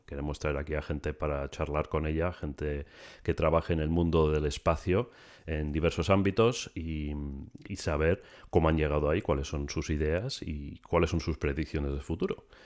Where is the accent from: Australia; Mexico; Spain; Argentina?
Spain; Los dos somos españoles, pero nos tenemos que ir al otro lado del mundo.